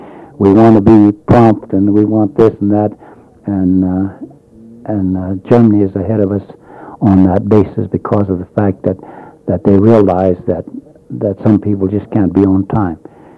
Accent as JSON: {"language": "English", "country": "India", "said": "I still frown down as, I might say, as an Indian, I still frown down on it."}